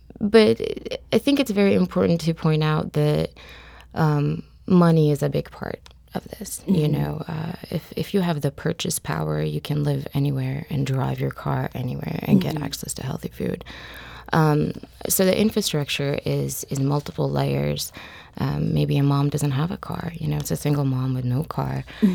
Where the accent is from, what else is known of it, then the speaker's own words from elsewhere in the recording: Bethlehem, West Bank, Palestine; And I was born in Bethlehem, Palestine. I was raised under occupation. I lived in an apartheid state.